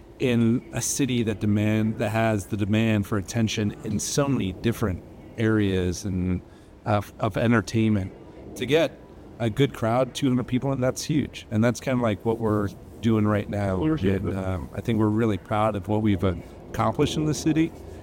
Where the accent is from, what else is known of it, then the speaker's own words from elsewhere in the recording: San Diego, California, United States; now in Las Vegas, United States; I'm from San Diego, born and raised, and I've been here in Vegas as a citizen for just about 2 years now.